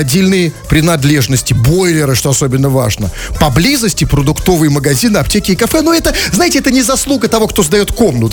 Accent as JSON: {"language": "Russian", "region": "Saint Petersburg", "country": "Russia", "said": "знаешь, откуда мы, петербуржцы, знаем, где можно снять номер или комнату на сутки бюджетно?"}